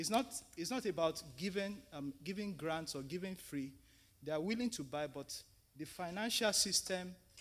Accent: Nigeria; I'm from Nigeria.

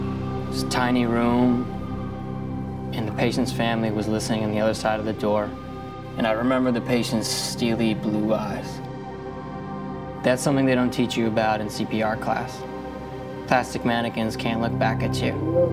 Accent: Fair Lawn, New Jersey, United States; I grew up in Fairlawn, New Jersey, just outside of New York City. I'm the oldest of three siblings

